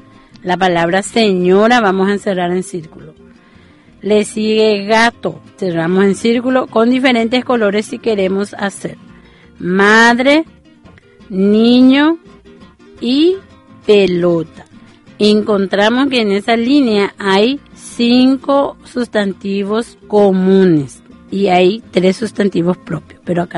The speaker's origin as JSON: {"language": "Spanish", "country": "Paraguay", "said": "porque somos paraguayos"}